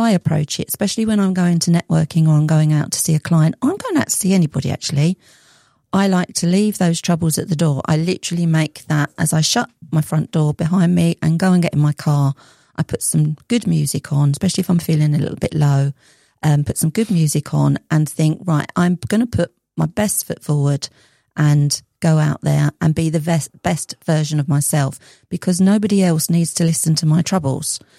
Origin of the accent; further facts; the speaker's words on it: Leyton, London, United Kingdom; born there; I was born in Leighton, East London.